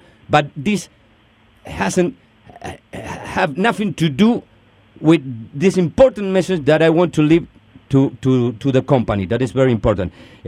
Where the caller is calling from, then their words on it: Uruguay; English is a second language; I'm calling you from Uruguay